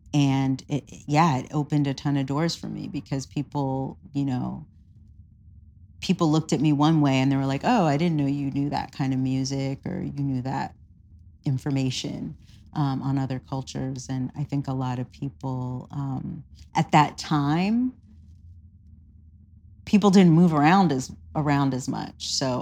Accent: New York, United States; Well, I mean, I'm originally from New York, so I have a lot of family there.

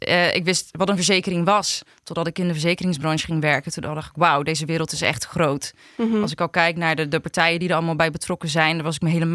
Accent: Rotterdam, South Holland, Netherlands; geboren en getogen in Rotterdam. Ik ben 28 jaar

